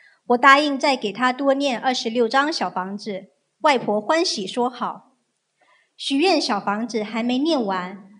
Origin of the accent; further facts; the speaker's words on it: Finland; 我是来自芬兰的